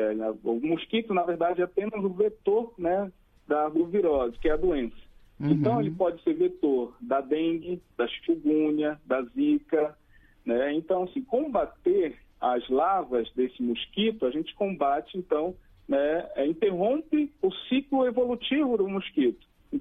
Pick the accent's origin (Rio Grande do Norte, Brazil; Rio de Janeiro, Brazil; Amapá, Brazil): Amapá, Brazil; also born or lived in Mato Grosso do Sul / São Paulo; eu sou amapaense, né?